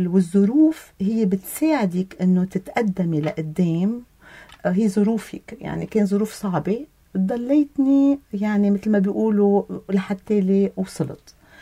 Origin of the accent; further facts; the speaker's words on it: Beirut, Beirut Governorate, Lebanon; also born or lived in South Lebanon; أنا من الجنوب وأنا بنت راس بيروت كل حياتي. ما تركنا أبدا